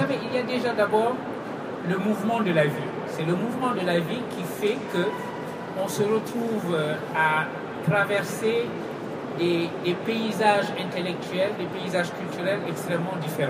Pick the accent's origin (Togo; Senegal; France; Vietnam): Senegal; Dakar; au moment où je rentre chez moi à Dakar